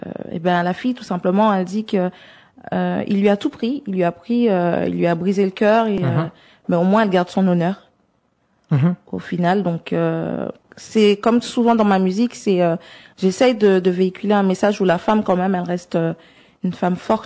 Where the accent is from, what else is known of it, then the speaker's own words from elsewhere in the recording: St. Martin; je chante en anglais tout simplement parce que je viens de l'île de Saint-Martin, comme je l'ai dit au début